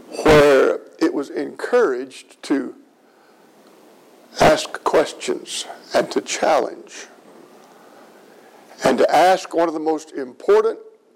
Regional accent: Port Arthur, Texas, United States; I was raised down in Port Arthur. But we were raised identically. Both of our parents, both sets of parents were Christians.

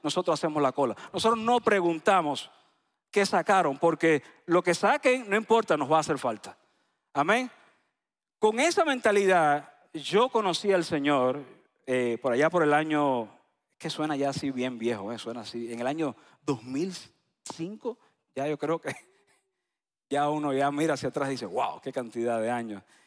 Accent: Isla de la Juventud, Cuba; La isla se llama la Isla de la Juventud. Así como usted me ve de 40, yo realmente tengo 80 años porque somos de la Isla de la Juventud.

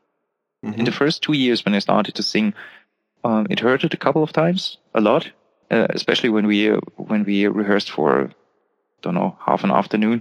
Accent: Germany; accent: German; English is a second language; I try my best to hide my German accent, but, well, sometimes it works, and in some words you clearly hear that's not a native speaker singing.

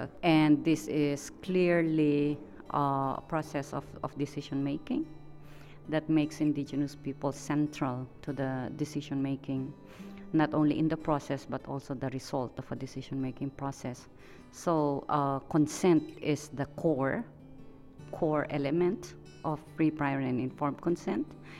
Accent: Philippines; Even if you come from Hawaii, I come from the Philippines, we all need to work together

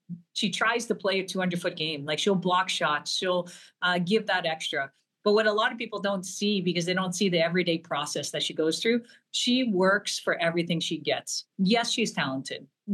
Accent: Bridgeport, Connecticut, United States; I grew up in Connecticut playing. So you play with the boys, and I was really, really blessed. I played and grew up at the Wonderland of Ice in Bridgeport, Connecticut.

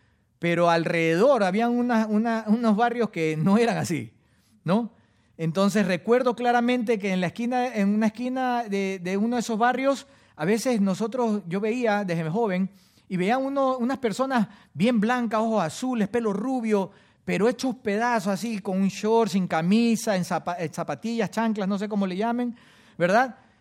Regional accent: Guayaquil, Guayas, Ecuador; Y son apellidos conocidos en el Ecuador, sobre todo en Guayaquil, de donde yo soy.

